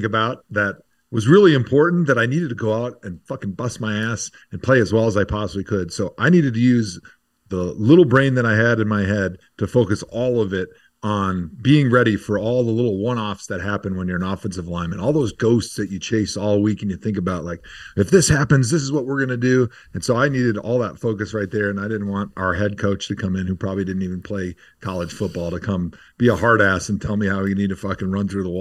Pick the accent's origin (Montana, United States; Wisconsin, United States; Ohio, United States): Wisconsin, United States; we just didn't really have that experience growing up in Wisconsin like kids do growing up and playing in any city in Texas